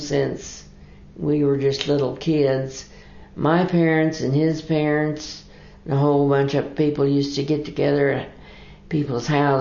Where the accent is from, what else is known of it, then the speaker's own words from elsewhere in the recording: Ravenwood, Missouri, United States; Then I lived a little town east of there called Ravenwood, Missouri. A real small